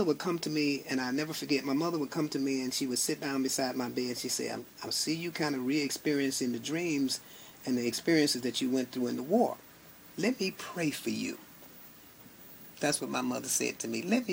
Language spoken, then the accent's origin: English; Florida, United States; now in Miramar, United States; I am the commander of the VFW Post 8195 in West Park. I grew up in the Miami-Dade area, currently living now in Miramar.